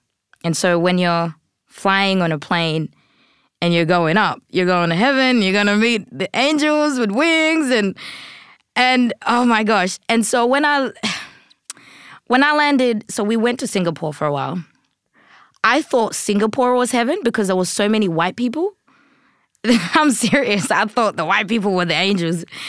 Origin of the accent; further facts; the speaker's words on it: Burundi; born there; And so I was born in Burundi, which would be Central East Africa.